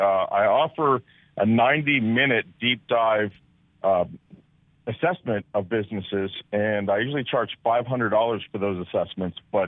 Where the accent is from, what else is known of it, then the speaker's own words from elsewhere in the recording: Hollywood, Florida, United States; I was born right here in Hollywood, Florida, but I was born right near Dickey Highway in Sheridan Street, if you know where that is. It's pretty tough back in the 70s.